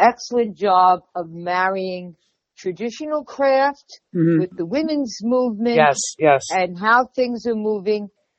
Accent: New York, United States; I looked at him. I'm a New Yorker.

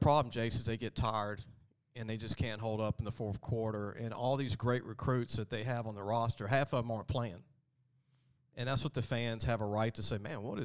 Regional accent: Baton Rouge, Louisiana, United States; I mean, when I was growing up in Baton Rouge as a teenager, in my early 20s, late 20s, early 30s

